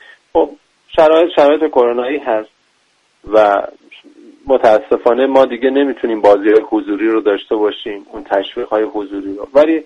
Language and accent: Persian; Iran; ما ایرانی هستیم